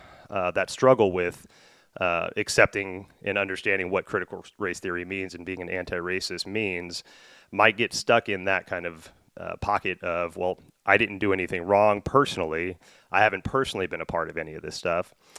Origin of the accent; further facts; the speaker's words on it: Houston, Texas, United States; I grew up in Houston in the 80s and 90s, and so very racially charged areas, very heavy Klan influence, very heavy gang influence.